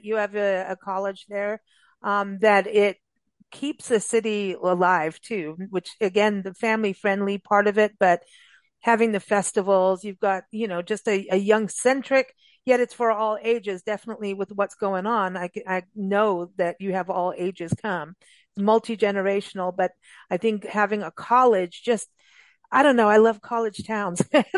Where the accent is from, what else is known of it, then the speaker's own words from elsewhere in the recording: South Africa; I remember growing up in South Africa